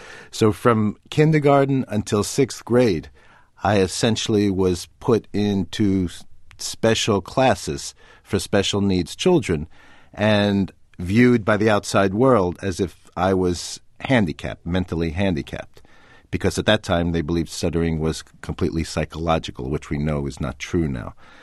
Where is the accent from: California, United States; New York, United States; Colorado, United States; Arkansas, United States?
New York, United States; New York City; because growing up in New York City, I actually never even saw a cow until I went to college in Maryland.